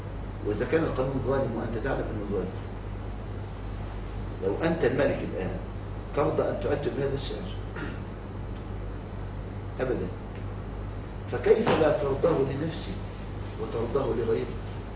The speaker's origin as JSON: {"language": "Arabic", "country": "Egypt", "said": "عبد الناصر مجرم ده عمل قانون اسمه قوانين الإيجار عندنا في مصر"}